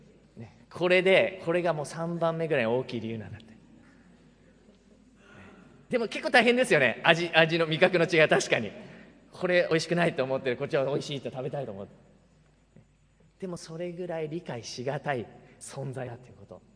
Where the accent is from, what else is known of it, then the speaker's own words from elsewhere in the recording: Tohoku, Japan; born there; 私は東北生まれで全く親戚付き合いのあんまりない、父親は北海道出身で北海道から出てきた人だったので